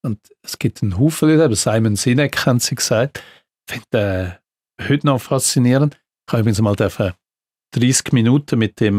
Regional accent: Zurich, Switzerland; Ja, ich bin in Zürich aufgewachsen.

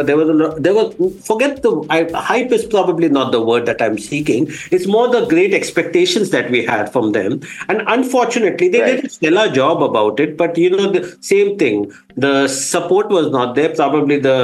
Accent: India; See, being an Indian, obviously, I am bullish on, I'm a techno-optimist. I'm bullish about the prospects of India.

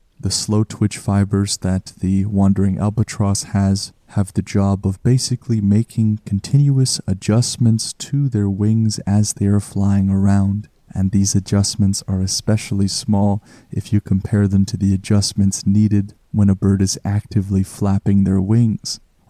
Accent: Canada; As a Canadian, I take some pride in that the wandering albatross likes PEI.

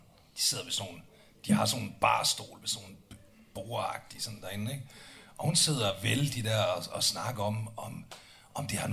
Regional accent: Copenhagen, Capital Region of Denmark, Denmark; Nå, jeg er københavner.

